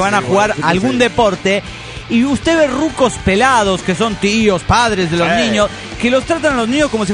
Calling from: Chetumal, Quintana Roo, Mexico; de Chetumal, Quintana Roo, México.

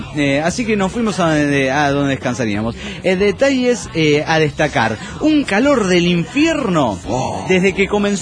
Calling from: Viale, Entre Ríos, Argentina; de Viale, Argentina, che.

